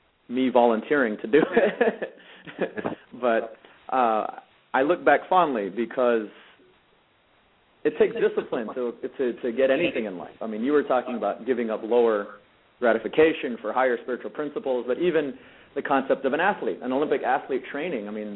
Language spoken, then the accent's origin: English; Vrindavan, Uttar Pradesh, India; moved away; also born or lived in New York, United States; And I was born here in New York, actually, in the United States. And then I was brought over to Vrindavan.